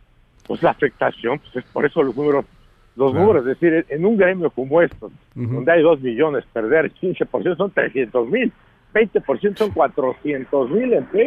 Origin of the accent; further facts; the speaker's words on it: Mexico; somos mexicanos, tenemos familiares, hijos, hermanos, queremos cuidar la salud de los mexicanos